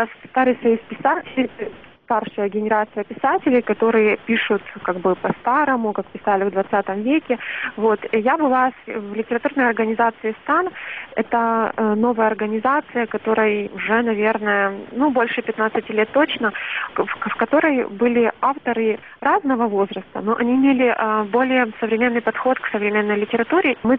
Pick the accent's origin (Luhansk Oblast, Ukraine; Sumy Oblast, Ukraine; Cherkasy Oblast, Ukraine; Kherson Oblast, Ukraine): Luhansk Oblast, Ukraine; Pervomaisk; который происходит из города Первомайска, откуда я родом.